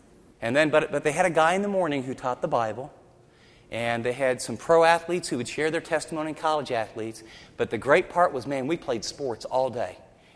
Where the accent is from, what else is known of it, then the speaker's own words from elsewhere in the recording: United States; I thought, you know, I'm an American. I believe in Jesus.